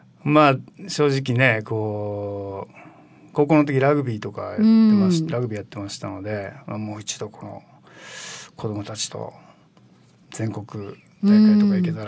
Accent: Okinawa, Japan; born there; まあ沖縄生まれの

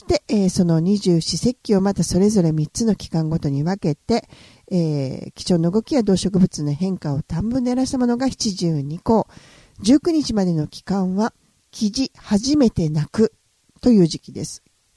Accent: Kansai, Japan; 私も関西なんですけれども

